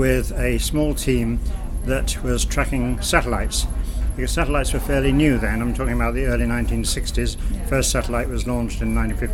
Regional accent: Guernsey; I was evacuated from Guernsey during the German occupation of the island, returned in 1945

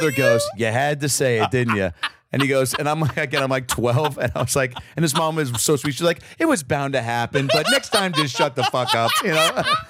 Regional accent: Seattle, Washington, United States; I guess growing up in Seattle, the weather is conducive

